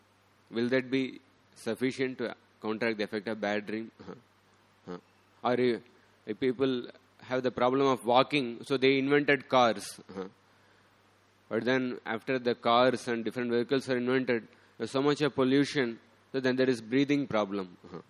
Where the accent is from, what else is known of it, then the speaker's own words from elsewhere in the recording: South India, India; English is a second language; when I was at my hometown in the South India, some of my uncles